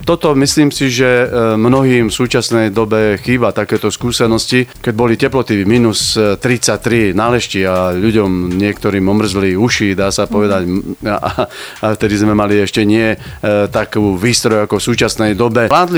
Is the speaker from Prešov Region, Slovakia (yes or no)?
no; Nové Sady, Nitra Region, Slovakia; Pochádzam od Nitry, z Nových Sadov, alebo teda konkrétne z obce Čapsila. V súčasnosti je to Sila, ešte tam žijú rodičia a brat.